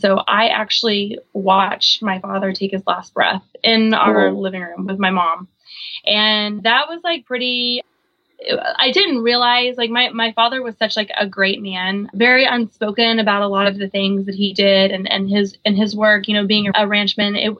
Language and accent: English; Oklahoma, United States; So growing up, I grew up on a big horse ranch in the middle of Oklahoma. We baled hay in the middle of the summer.